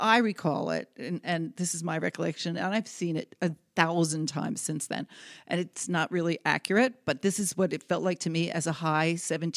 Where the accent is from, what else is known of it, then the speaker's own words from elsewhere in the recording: New York, United States; This was in New York. I am a New Yorker. Good. I have my New York sweatshirt on, actually, today. Yeah, so I grew up in New York, and this was almost in Queens. So the border of Long Island and Queens.